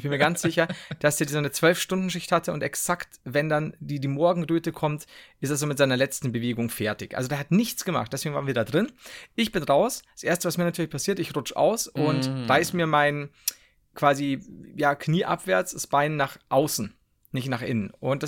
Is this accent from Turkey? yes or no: yes; Turkey; merkt man, ich komme aus der Türkei, da dienen die so.